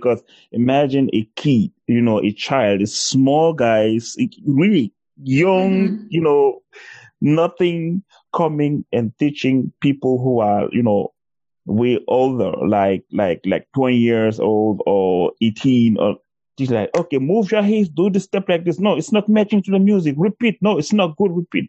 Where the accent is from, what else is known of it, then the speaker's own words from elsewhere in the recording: Cameroon; now in Germany; I'm from Cameroon, yeah.